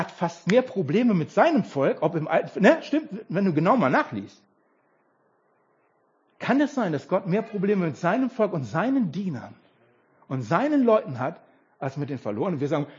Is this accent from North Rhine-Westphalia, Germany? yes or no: yes; North Rhine-Westphalia, Germany; Oder im Ruhrpott, wo ich herkomme.